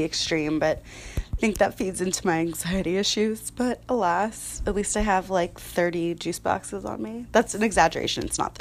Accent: Jacksonville, Florida, United States; I am from Jacksonville, Florida.

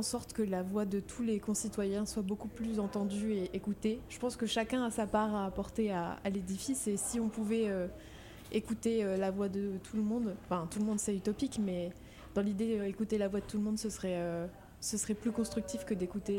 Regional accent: Amiens, Hauts-de-France, France; Je viens d'Amiens.

